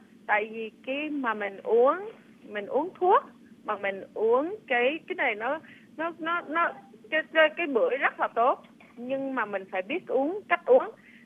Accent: Huế, Thừa Thiên Huế, Vietnam; now in United States; Tại trước mình người Huế thì cái bưởi mà kiểu thanh trà mà giống như mình làm gỏi đó

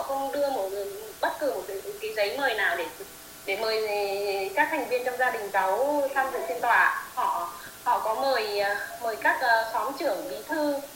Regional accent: Hòa Bình, Vietnam; Cháu lớn lên ở Hòa Bình bác ạ.

